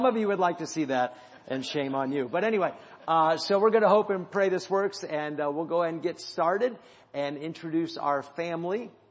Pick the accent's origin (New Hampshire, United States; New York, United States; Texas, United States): New Hampshire, United States; She's from Ohio, and I'm from New Hampshire. And we met in college in Florida.